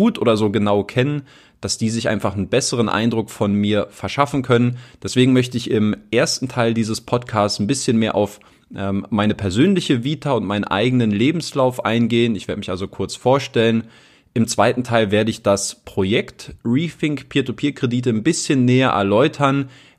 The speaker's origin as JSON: {"language": "German", "region": "Berlin", "country": "Germany", "tie": "born or raised there", "said": "Ich komme aus Berlin. Ich bin in Berlin aufgewachsen. in Berlin-Köpenick, für die, die es genauer wissen wollen"}